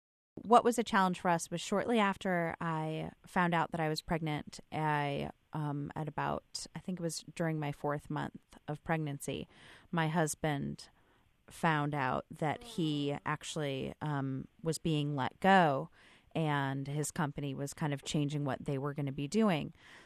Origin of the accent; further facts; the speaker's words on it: Chicago, Illinois, United States; I'm from Chicago, Illinois.